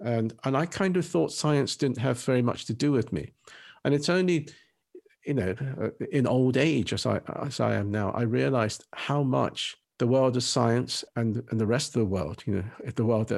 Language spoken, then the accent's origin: English; England, United Kingdom; when I was a child and all the time I was growing up in England.